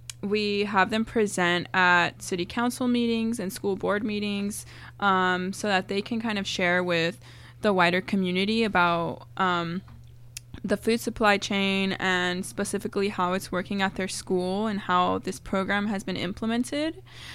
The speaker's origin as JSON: {"language": "English", "town": "Watsonville", "region": "California", "country": "United States", "tie": "born or raised there", "said": "I grew up in Watsonville as well, and a lot of my family and the families that live in this area have worked in the agricultural, like, industry."}